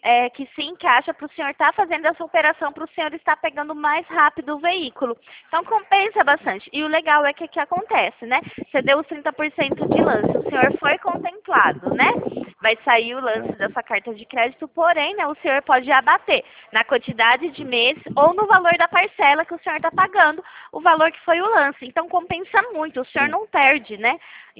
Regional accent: Pirassununga, São Paulo, Brazil; Isso, Pirassununga, estado de São Paulo.

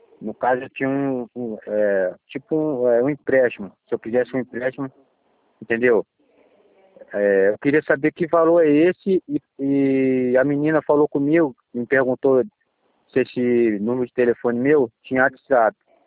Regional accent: Teresópolis, Rio de Janeiro, Brazil; Sou de Teresópolis.

